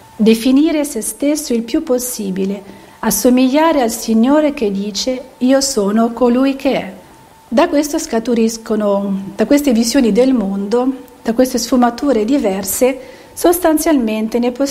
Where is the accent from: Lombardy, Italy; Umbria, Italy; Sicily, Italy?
Umbria, Italy; Perugia; sono originaria di Perugia, Vivo nel monastero di Sant'Agnese, sempre a Perugia, da quasi 20 anni, con altre 14 sorelle.